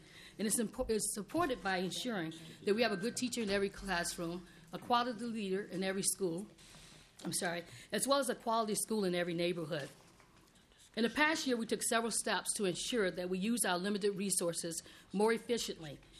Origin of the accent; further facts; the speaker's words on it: Selma, Alabama, United States; And I must say, 2050 looks much different than my world growing up in Selma, Alabama.